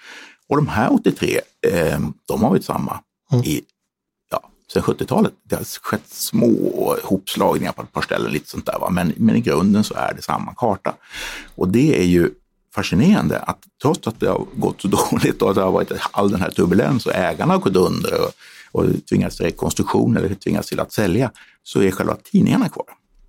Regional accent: Umeå, Västerbotten County, Sweden; also born or lived in Stockholm; jag som är född i Stockholm. Men jag är född i Stockholm men uppvuxen i Umeå.

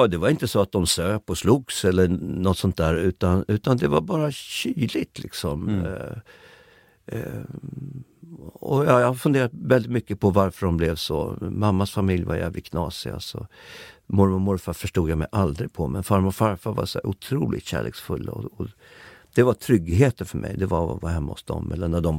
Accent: Upplands Väsby, Stockholm County, Sweden; jag växte upp i Upplands Väsby huvudsakligen. Det jag minns av min barndom, där bodde jag mellan, jag tror, 4 till 8 eller något sånt där.

